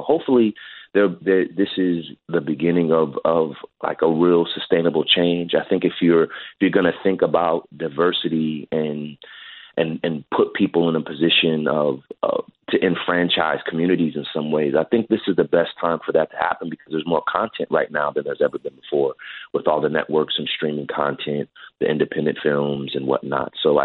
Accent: Hayward, California, United States; I grew up in the Bay Area. The Bay Area is extraordinarily diverse.

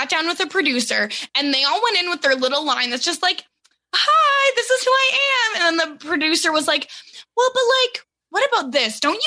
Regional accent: Canada; I'm 28 from Canada.

